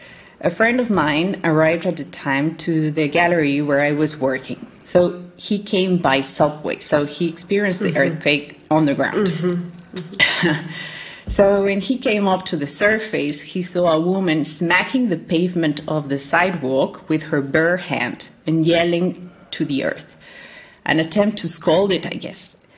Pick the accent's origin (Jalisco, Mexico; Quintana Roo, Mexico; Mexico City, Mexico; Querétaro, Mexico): Mexico City, Mexico; English is a second language; I'm from Mexico City, a wonderful place that challenges you every single day. it is this monster of a city with different terrains, from muddy to volcanic because of different geological and colonization aspects.